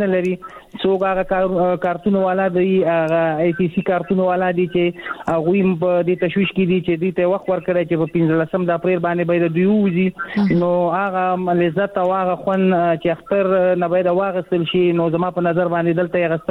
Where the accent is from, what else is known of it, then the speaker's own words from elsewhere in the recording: Afghanistan; now in Pakistan; مونږ په افغانستان په پاکستان کې کډوال یو مهاجر یو